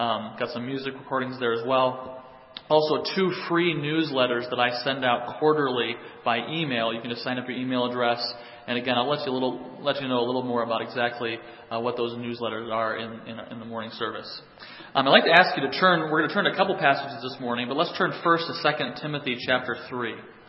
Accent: Troy, United States; I grew up in Troy, and so we were up in the area.

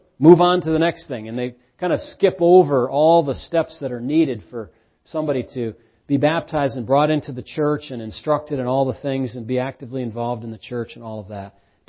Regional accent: United States; part of my identity is I'm an American.

